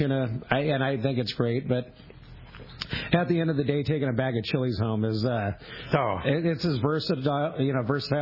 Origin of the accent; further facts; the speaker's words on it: Ventura, California, United States; I, you know, grew up fishing rock cod. I'm from Ventura.